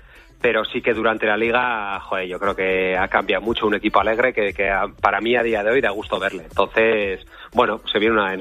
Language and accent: Spanish; Eibar, Basque Country, Spain; como yo soy de Eibar